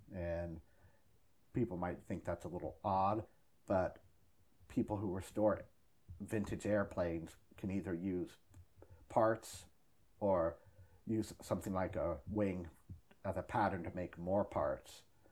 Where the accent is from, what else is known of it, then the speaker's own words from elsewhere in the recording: Kentfield, California, United States; also born or lived in San Francisco / Greenbrae; I was born in San Francisco and was raised in Kentfield and later Greenbrae, and graduated Redwood High School in 1989.